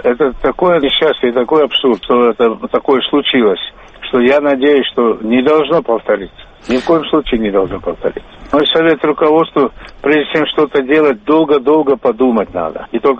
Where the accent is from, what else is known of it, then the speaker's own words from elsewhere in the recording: Georgia; Я как грузин, я патриот своей страны.